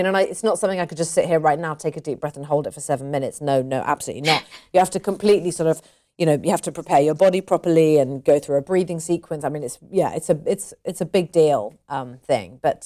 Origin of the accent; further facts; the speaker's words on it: United Kingdom; I'm British. British people, you know, I wouldn't class myself as typically British